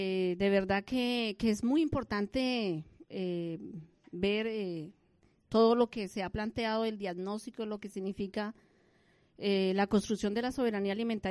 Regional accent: Colombia; Y nosotros como colombianos, pues esa no es la excepción.

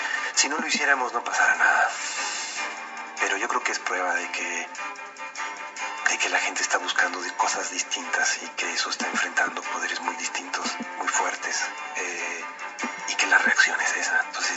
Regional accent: Mexico; me lo dice en México, en mi país y en otros países

